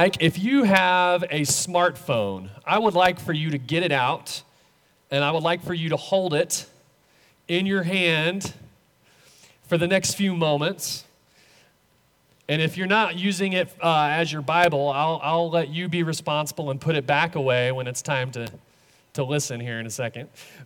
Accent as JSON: {"language": "English", "town": "Lubbock", "region": "Texas", "country": "United States", "said": "and I was from Lubbock, right?"}